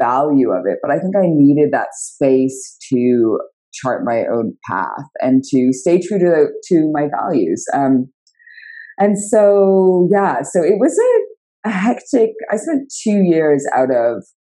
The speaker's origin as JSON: {"language": "English", "town": "Toronto", "region": "Ontario", "country": "Canada", "tie": "born or raised there", "said": "I grew up in Toronto."}